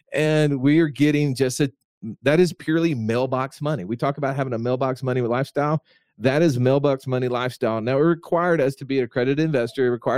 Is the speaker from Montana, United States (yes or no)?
no; Alabama, United States; I'm from Alabama.